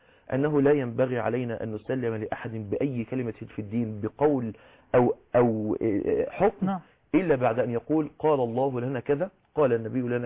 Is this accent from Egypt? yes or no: yes; Egypt; يأتي زي المأذون مثلا عندنا في مصر